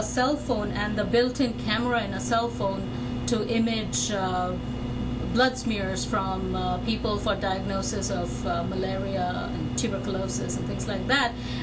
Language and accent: English; India; moved away as an adult; I grew up in India and I studied there until I had my PhD and then I came to this country.